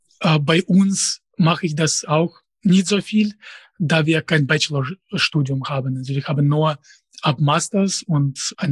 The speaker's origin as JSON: {"language": "German", "country": "Russia", "first_language": "Russian", "second_language": "German", "moved": "yes", "said": "Und auf Russisch weiß ich nicht. Das wäre einfach in bestimmten Sinne. Natürlich, das ist meine Muttersprache. Sie kann nicht ohne Akzent sprechen. Aber ich habe keine Ahnung, wer meine Zielgruppe sein würde. Also ich befinde mich außerhalb des Zusammenhangs mit Russland seit 2007 schon"}